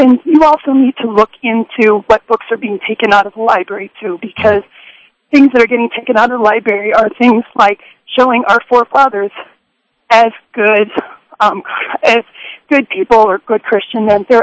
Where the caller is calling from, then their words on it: Minnesota, United States; Okay, I am from Minnesota, and I'm so glad you're finally, this topic is getting addressed